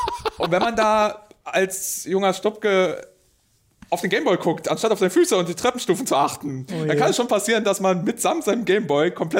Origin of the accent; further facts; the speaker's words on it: East Germany, Germany; ich komme aus dem Osten